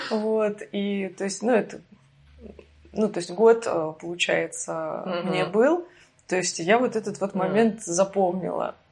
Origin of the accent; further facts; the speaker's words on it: Kolomna, Moscow Oblast, Russia; born there; Ну, родилась я в городе Коломна.